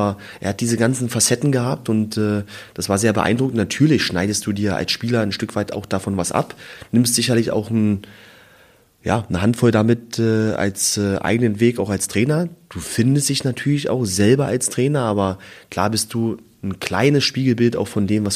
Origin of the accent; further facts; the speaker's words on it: Berlin, Germany; born there; now in Aue, Germany; ich bin jetzt gebürtiger Berliner.